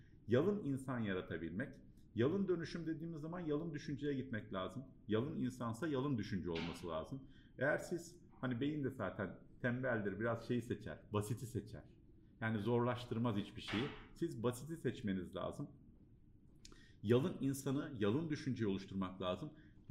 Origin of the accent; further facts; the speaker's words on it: Bafra, Samsun, Turkey; also born or lived in Germany; Samsun Bafralıyım, Almanya doğumluyum.